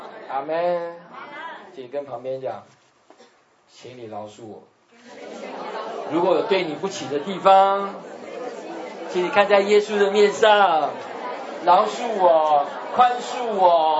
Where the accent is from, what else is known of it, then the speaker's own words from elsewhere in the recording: China; 我告诉你，我们中国人没有请人家原谅这个习惯。